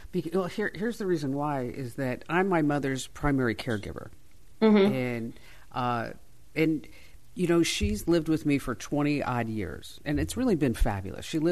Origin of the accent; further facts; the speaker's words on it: New Jersey, United States; I grew up in New Jersey